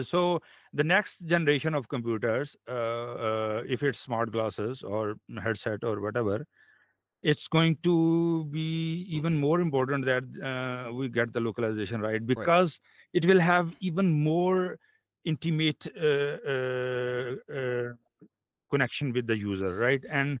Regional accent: Pakistan; first language Punjabi; English is a second language; So, majority of people in Pakistan, the majority ethnic group is Punjabi, is my mother tongue, right?

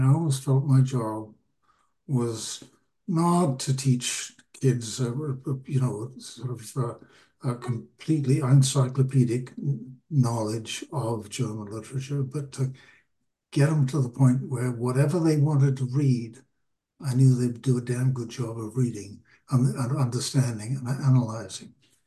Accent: London, United Kingdom; Well, I'm a Londoner. I mean, I was born right in the middle of London, just 200 yards from Nelson's Column in the middle of Trafalgar Square.

